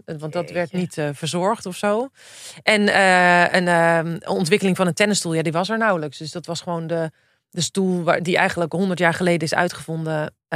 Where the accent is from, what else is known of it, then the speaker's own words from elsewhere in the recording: Netherlands; En ik denk ook echt waar wij als Nederlander ook wel voorop lopen.